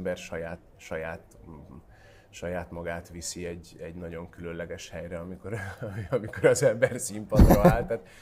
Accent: Pécs, Baranya, Hungary; Pécsett az én szülővárosomban.

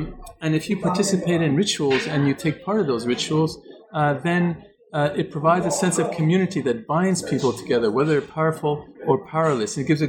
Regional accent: Canada; I'm from Canada

